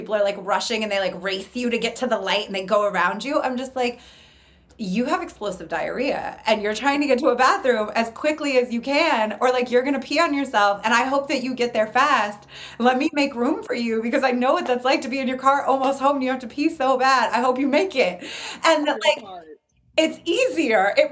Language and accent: English; California, United States; now in Los Angeles, United States; I live in LA now. I'm from the Bay Area. I live in LA.